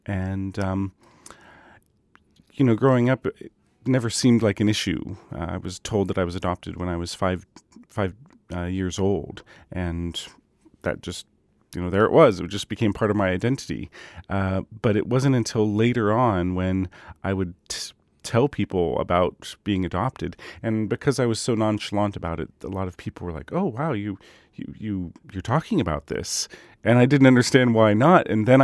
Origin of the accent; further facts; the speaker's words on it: Bethel, Alaska, United States; you're half Eskimo and you were born in Bethel. So I grew up thinking, oh, I'm from Bethel, and which, you know, it's, if you're not from Bethel, that's a big joke that no one actually wants to be from Bethel.